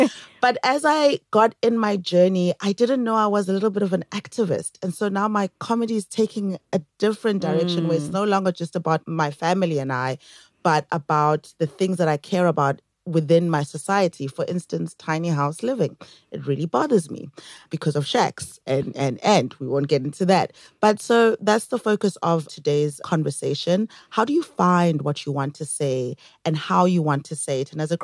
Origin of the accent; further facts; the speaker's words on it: Mthatha, Eastern Cape, South Africa; born there; Transkei, which is where I was born also.